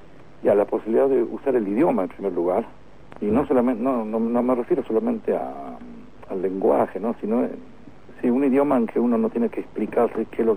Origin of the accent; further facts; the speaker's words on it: Argentina; now in Norway; Pasar un poco papelón como argentino, tener que aprender de los noruegos.